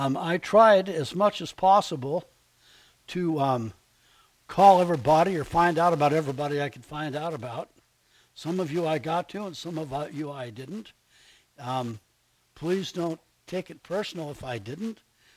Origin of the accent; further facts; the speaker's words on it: Los Angeles, California, United States; born there; But I'm from the deep Southeast because I was born in Southeast L.A. I was born in East L.A.